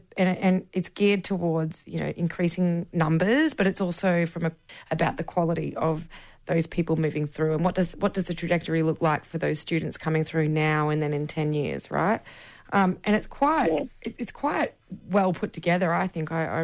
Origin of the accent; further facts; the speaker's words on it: Woodridge, Queensland, Australia; Okay, fine. I'm from Woodridge as well.